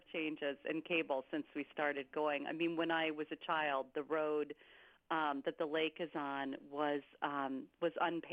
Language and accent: English; Chicago, Illinois, United States; born there; Well, I was born in Chicago, but my mother was from Racine, Wisconsin.